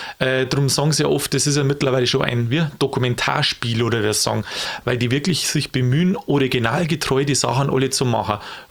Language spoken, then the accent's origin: German; Bavaria, Germany; Also, ich komme da aus der Gegend, darum weiß ich es ein bisschen aus der Erfahrung.